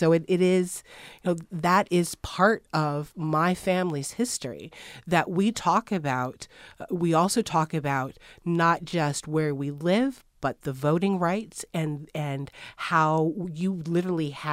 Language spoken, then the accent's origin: English; Evanston, Ohio, United States; I grew up in Evanston, and if you say the community name Evanston today, it has a very different connotation in 2013 than it did in 1944.